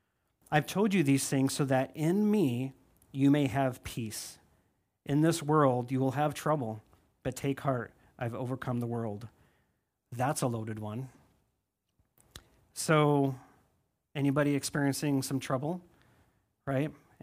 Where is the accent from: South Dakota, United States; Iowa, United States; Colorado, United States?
South Dakota, United States; I think of when I was young, growing up in South Dakota, you couldn't hunt on the refuge, right?